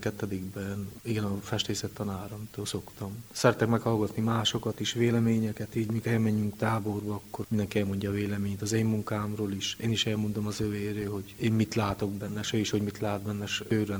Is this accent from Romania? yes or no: yes; Siménfalva, Harghita, Romania; Siménfalváról, 1986-ban születtem.